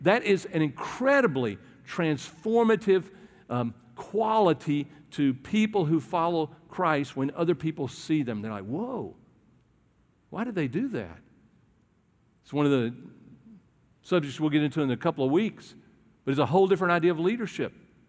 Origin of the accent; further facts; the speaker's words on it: the South, United States; Grew up in the South. I know a lot of you did. And, you know, being a Southerner